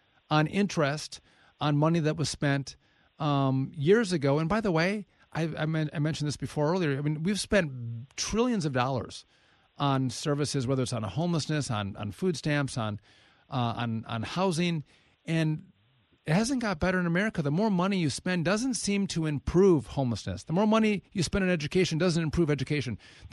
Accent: Wisconsin, United States; born and raised a Wisconsin guy. I go back. I'm going to get 10 days back in Wisconsin. I go back to my hometown.

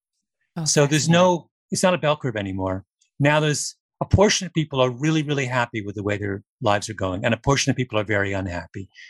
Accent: Canada; I'm Canadian

